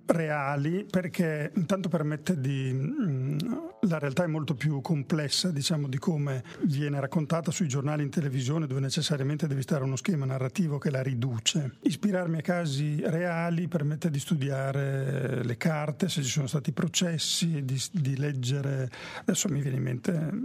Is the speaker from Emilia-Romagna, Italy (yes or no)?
yes; Bologna, Emilia-Romagna, Italy; visto che io sono bolognese.